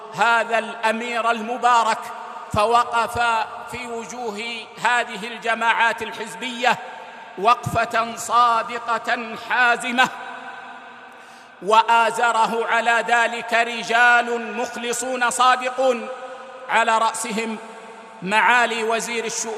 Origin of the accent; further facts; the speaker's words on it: Saudi Arabia; فقامت بلادنا السعودية في أطوارها الثلاثة على